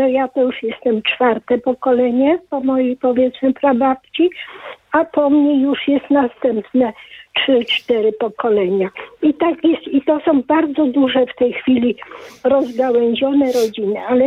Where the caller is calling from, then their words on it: Kraków, Lesser Poland, Poland; z Krakowa. No już wiek mam, ponad 80 lat.